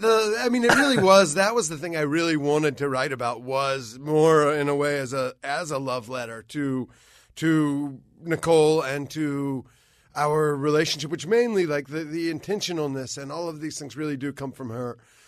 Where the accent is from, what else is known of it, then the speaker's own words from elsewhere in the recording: South Carolina, United States; We're from South Carolina, so, you know, that's how it goes.